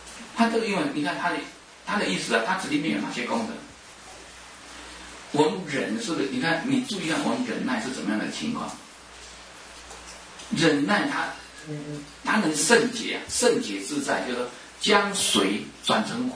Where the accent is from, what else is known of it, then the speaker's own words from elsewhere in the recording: Taiwan; 我们台湾话不是有句话